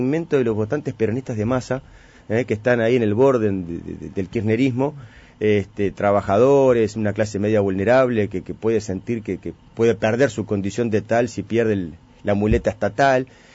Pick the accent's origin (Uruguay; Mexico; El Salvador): Uruguay; como uruguayos tenemos que celebrarlo